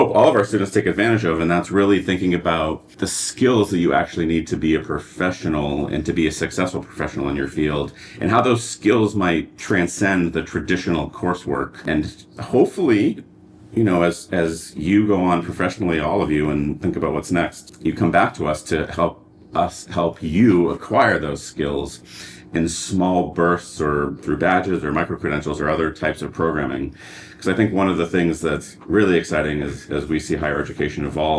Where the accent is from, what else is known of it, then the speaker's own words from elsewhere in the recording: New Hampshire, United States; I come from New Hampshire, so it's good.